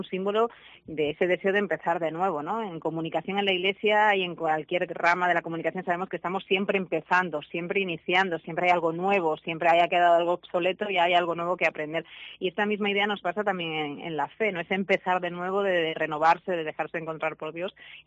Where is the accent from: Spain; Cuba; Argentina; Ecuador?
Spain; Extremadura; en Guadalupe, en mi tierra, en Extremadura